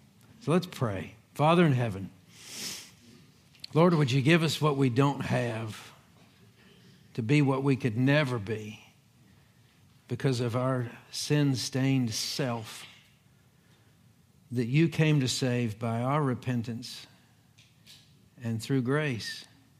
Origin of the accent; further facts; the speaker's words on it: Ringgold, Georgia, United States; a wood stove sat on that hearth in the house we grew up in Ringgold till I left for school from 8 to then